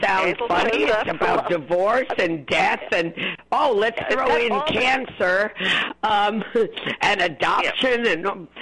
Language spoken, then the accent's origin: English; Bronx, New York, United States; You know, I grew up in the Bronx, so so there's a lot of that feeling, too.